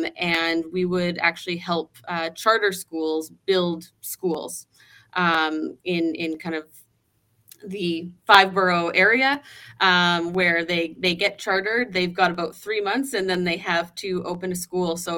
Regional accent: Calgary, Alberta, Canada; Growing up in Calgary

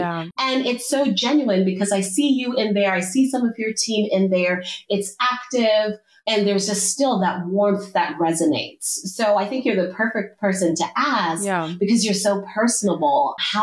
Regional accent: Zimbabwe; now in United States; where I am today is inspired by my background growing up in Zimbabwe and navigating the American education system

